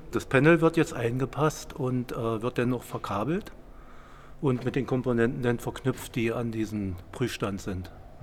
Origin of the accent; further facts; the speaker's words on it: Saxony-Anhalt, Germany; moved away; Ich bin ursprünglich aus Sachsen-Anhalt, wohne aber schon über 40 Jahre hier in dem.